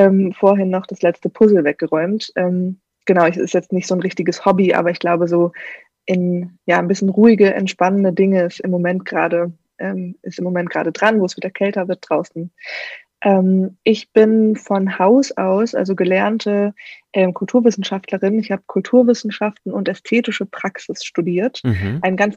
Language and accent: German; Bielefeld, North Rhine-Westphalia, Germany; born there; Ja, ich bin 28 Jahre alt. Mein Pronomen ist sie. Ich komme gebürtig aus Bielefeld, aus Bethel.